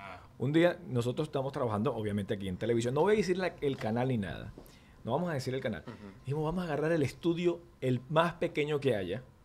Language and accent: Spanish; Venezuela; yo soy venezolano